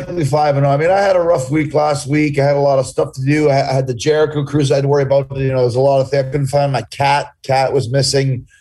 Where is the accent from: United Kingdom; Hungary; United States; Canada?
Canada; I'm from Canada